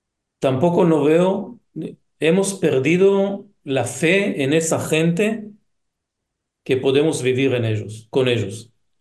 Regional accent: Israel; nosotros somos judíos israelíes y vivimos en el Medio Oriente, dentro de un lugar que está rodeado por árabes, por musulmanos

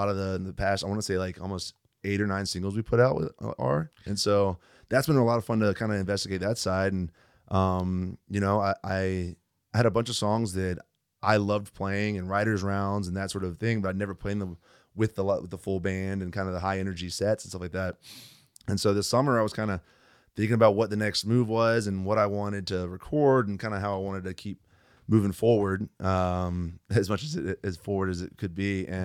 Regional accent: the South, United States; I mean, I grew up in the South, and so like, the blues and gospel and stuff like that.

